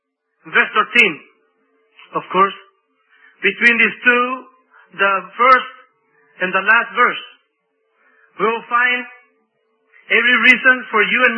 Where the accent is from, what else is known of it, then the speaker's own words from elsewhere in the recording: Honduras; now in United States; I am from Honduras. I have been in the United States for 16 years.